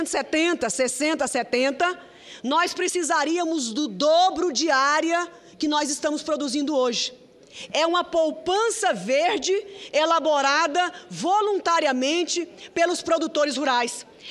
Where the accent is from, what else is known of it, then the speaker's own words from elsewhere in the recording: Brazil; somos nós, brasileiros.